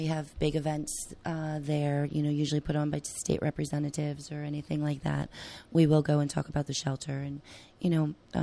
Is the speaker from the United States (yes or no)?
yes; Reading, Pennsylvania, United States; I'm from outside of Reading, Pennsylvania.